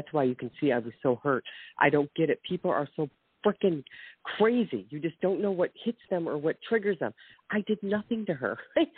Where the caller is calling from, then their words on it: Westlake, Ohio, United States; The city is around Westlake, Ohio.